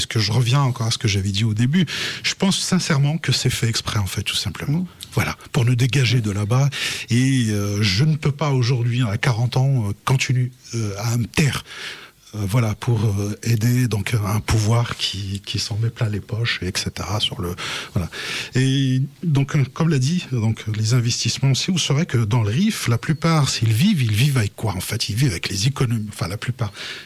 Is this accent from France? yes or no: no; Tanger-Tetouan-Al Hoceima, Morocco; je suis prêt à faire un petit effort vers ma région natale